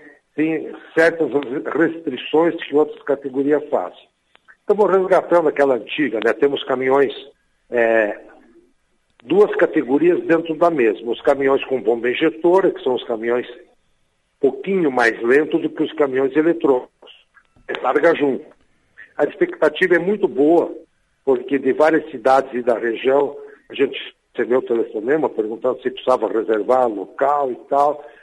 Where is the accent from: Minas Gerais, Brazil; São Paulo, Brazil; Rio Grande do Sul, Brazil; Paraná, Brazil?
Paraná, Brazil; Francisco Beltrão; É o meu berço aqui, eu sou de Beltrão, né?